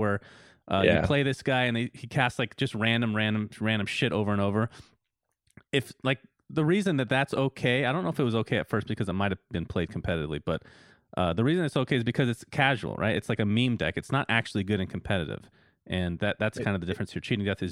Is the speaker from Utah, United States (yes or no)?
no; Arizona, United States; Kiev, of course, extremely cold, and I come from Arizona